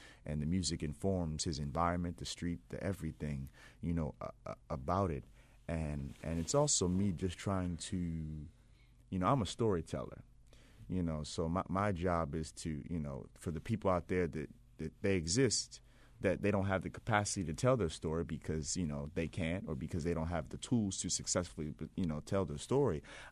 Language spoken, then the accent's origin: English; Baltimore, Maryland, United States; now in New York, United States; Yeah, so I live in New York, but I grew up in Baltimore.